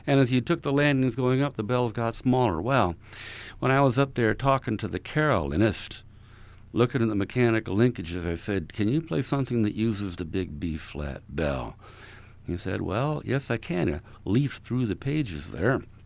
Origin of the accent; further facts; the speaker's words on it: Utah, United States; I'm from Utah